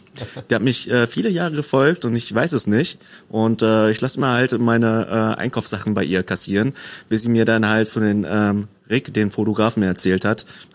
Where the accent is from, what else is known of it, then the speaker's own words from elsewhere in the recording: Paderborn, North Rhine-Westphalia, Germany; Das ist meine Heimatstadt. Also von Paderborn komme ich. Bin auch dort geboren.